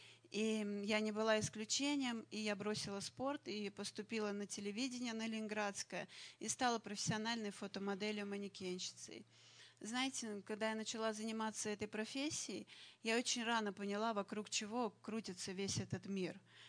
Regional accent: Saint Petersburg, Russia; born there; Я родилась в Санкт-Петербурге в неверующей семье, но в семье интеллигентов.

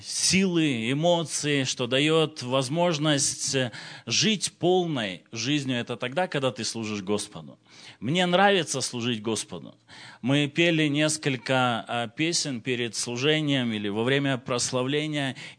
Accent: Moldova; moved away as an adult; also born or lived in Russia; И мы находились 20 лет в России, сами мы родом из Молдавии, и 20 лет мы находились в России, были миссионерами, служили 8 лет в Сибири и 12 лет в Москве, Московской области.

